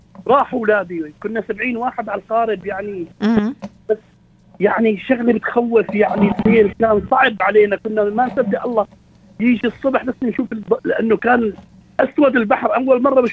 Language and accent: Arabic; Syria; now in Australia; بحبوا البحر بسوريا، بس كنا نروح على اللاذقيه وعلى طرطوس، بس صار عندنا الوضع اختلف عندنا بسوريا.